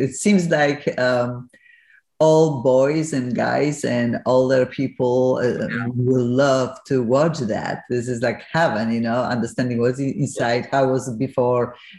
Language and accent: English; Poland; moved away; I lived for almost 30 years in America, obviously. I am originally from Poland.